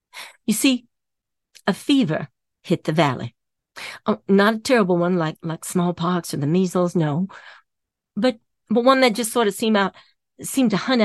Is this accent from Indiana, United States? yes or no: yes; Indiana, United States; born there; I live in Colorado now, but I was born in Indiana, which is right next door to Kentucky.